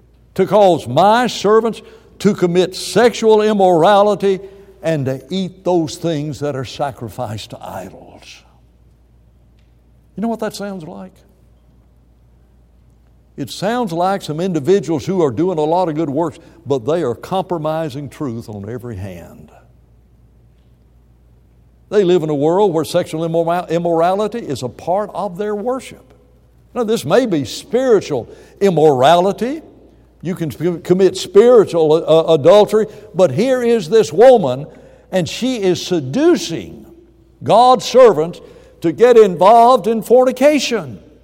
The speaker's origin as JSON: {"language": "English", "country": "United States", "said": "As an American, I come up with all kinds of ideas."}